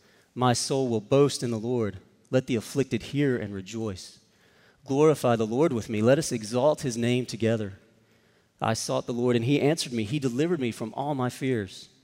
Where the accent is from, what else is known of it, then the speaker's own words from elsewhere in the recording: Comanche, Texas, United States; And I'm originally from Comanche, Texas. If you don't know where that is, you can easily blink and miss it. It's out by Abilene, Texas, technically central Texas